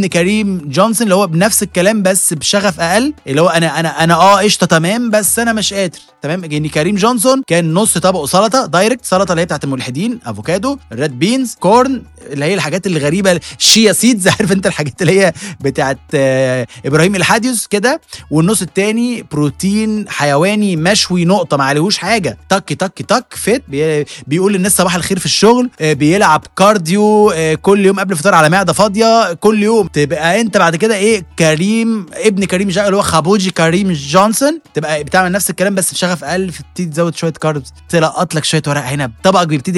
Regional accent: Egypt; احنا طبعا كمصريين او كعرب عندنا اقتناع ان الشرب عامه ما بتخنش

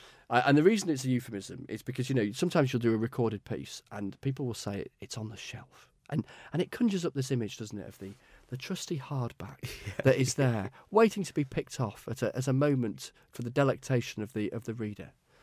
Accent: Yorkshire and the Humber, United Kingdom; now in London, United Kingdom; I'm sort of seen as a sort of professional Yorkshireman.

